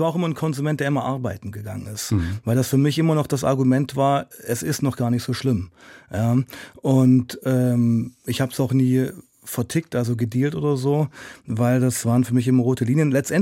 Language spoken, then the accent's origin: German; Germany; Als Kind in der DDR, wenn man jetzt nicht wirklich in einer Dissidentenfamilie groß wurde, war es ja eigentlich okay.